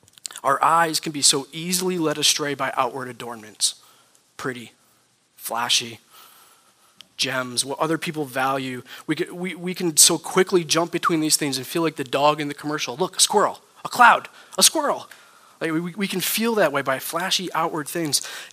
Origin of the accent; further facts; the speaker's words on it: New York, United States; I mean, I'm from Schoharie County, about an hour from here. A lot of natural beauty, rivers, mountains, farms, trees, beautiful country, natural beauty.